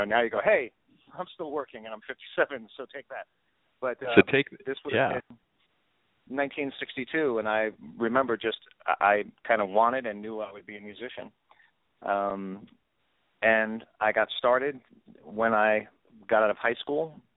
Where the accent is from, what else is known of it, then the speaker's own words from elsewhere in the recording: Yonkers, New York, United States; I was born in New York City, New York, and when I was a kid, I moved straight north about 15 minutes to a place called Yonkers, New York.